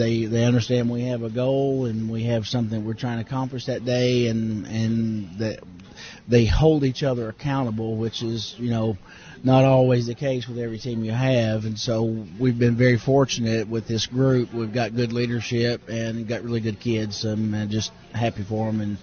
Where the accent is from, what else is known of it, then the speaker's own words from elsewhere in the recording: Kentucky, United States; We I grew up in Kentucky, which, you know, basketball's kind of a way of life